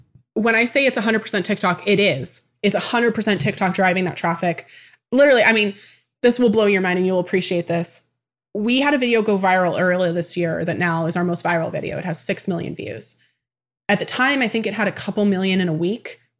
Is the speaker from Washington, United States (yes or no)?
yes; Tacoma, Washington, United States; born there; I was born in 1994 in Tacoma, Washington.